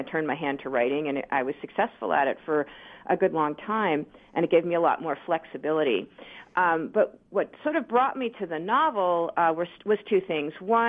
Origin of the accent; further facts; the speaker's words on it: Queens, New York, United States; now in Los Angeles, United States; But I was raised in New York, and I'm here this week.